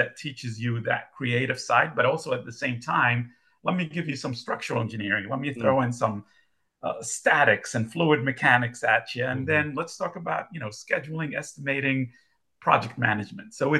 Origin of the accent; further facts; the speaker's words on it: Saudi Arabia; also born or lived in Boston, United States; I grew up in Saudi Arabia. That's where my family's from. I was born in Boston, so I have dual citizenship.